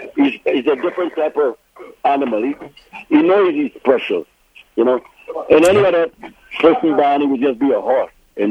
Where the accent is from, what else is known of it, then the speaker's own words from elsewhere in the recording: New York, United States; I mean, I grew up in New York, and come on.